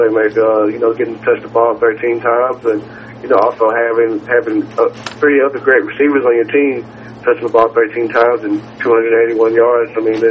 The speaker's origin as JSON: {"language": "English", "town": "Warren", "country": "United States", "tie": "born or raised there", "said": "I'm in my hometown of Warren"}